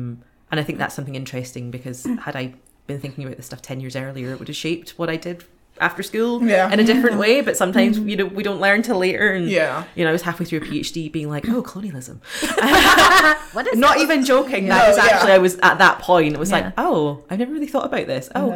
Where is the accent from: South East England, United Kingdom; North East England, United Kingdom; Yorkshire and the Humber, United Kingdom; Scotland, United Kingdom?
Scotland, United Kingdom; growing up in Scotland